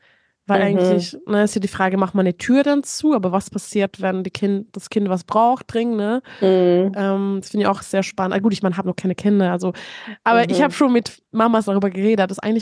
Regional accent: Hungary; German is a second language; Und das war halt nicht in Ungarn. Also ich komme ja aus Ungarn.

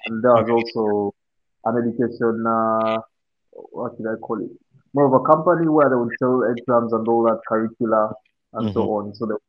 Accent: Kampala, Central Region, Uganda; Kampala, the capital city.

